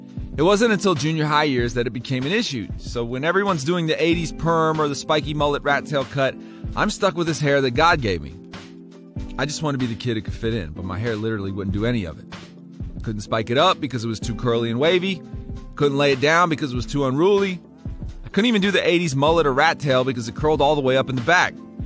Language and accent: English; Florida, United States; In fact, growing up in South Florida, the highest compliment I could have ever gotten was for someone to say, "Hey, are you Cuban or Puerto Rican?"